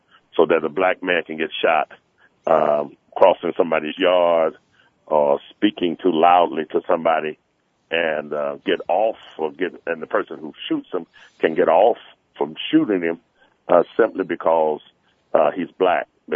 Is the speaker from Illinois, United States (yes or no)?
yes; Chicago, Illinois, United States; now in New Mexico, United States; in my hometown of Chicago and the state of Illinois